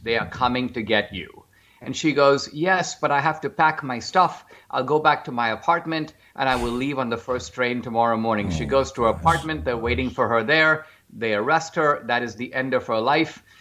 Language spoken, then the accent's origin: English; India; now in United States; So, you know about India, but I grew up in India.